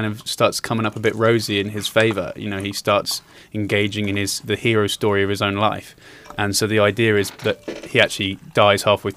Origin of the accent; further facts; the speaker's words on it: England, United Kingdom; Because as English people, I don't think we'd be as aware of the fridge concepts.